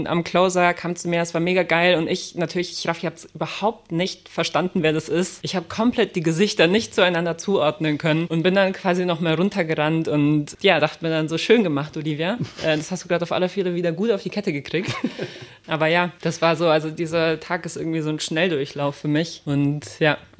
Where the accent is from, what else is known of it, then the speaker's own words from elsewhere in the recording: Munich, Bavaria, Germany; Ich bin ja auch noch in München groß geworden